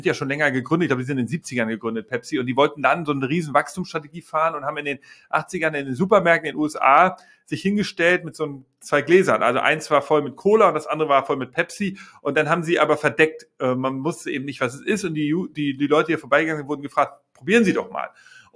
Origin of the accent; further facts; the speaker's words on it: Hamburg, Germany; ich bin ja echter Hamburger und bin sozialisiert mit dem HSV